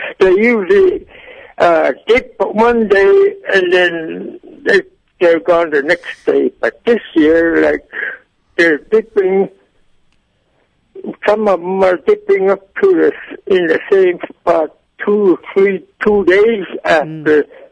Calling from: Bethel, Alaska, United States; I'm calling from Bethel, but I'm originally from Cruise Ship, though.

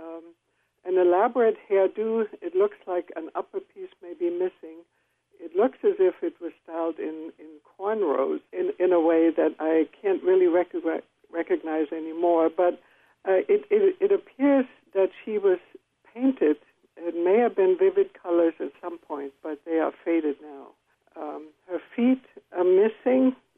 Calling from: Lawton, Oklahoma, United States; I'm calling from Lawton, Oklahoma.

